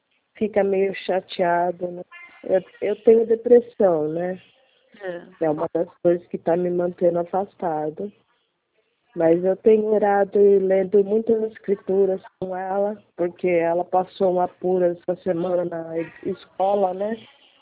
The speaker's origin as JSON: {"language": "Portuguese", "town": "São Bernardo do Campo", "region": "São Paulo", "country": "Brazil", "tie": "born there", "said": "Eu nasci em São Bernardo."}